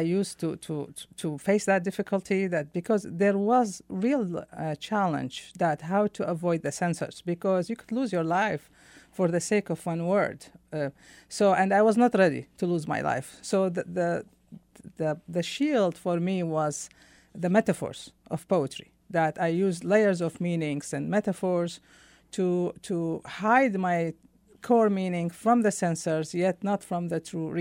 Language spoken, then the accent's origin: English; Iraq; now in United States; So now I am Iraqi American officially. I have that hyphen. I'm hyphenated, you know, mm-hmm. and I'm a citizen of both.